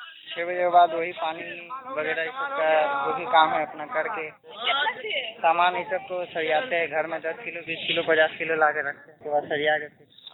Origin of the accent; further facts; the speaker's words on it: Ranchi, Jharkhand, India; रांची से आते हैं।